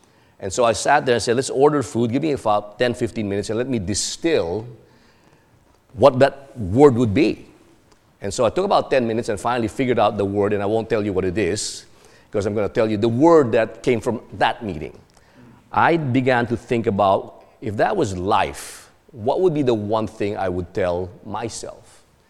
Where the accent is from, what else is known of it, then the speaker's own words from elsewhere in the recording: Philippines; I grew up on Alexander Hamilton. I grew up as a child in the Philippines with a set of encyclopedia on Alexander Hamilton.